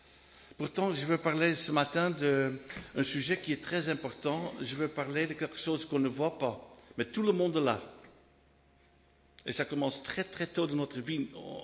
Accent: Haarlem, North Holland, Netherlands; French is a second language; now in France; moi je suis de la Hollande, de Haarlem, près d'Amsterdam

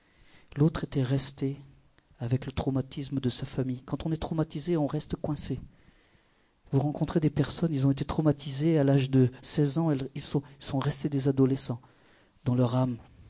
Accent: Germany; Je n'ai pas vécu la guerre. Mais je suis allemande.

